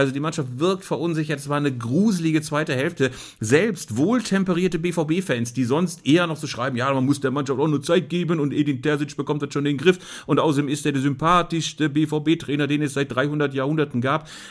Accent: Lower Saxony, Germany; in den Salinen von Bad Rotenfelde in der Nähe meiner Heimat

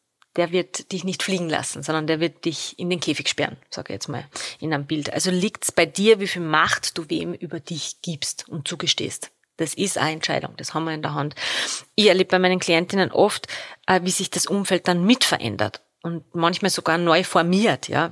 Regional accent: Salzburg, Austria; moved away as an adult; also born or lived in Vienna / Lower Austria; Meine Heimatstadt Salzburg damals zu verlassen, um für 16 Jahre nach Wien und Niederösterreich zu gehen.

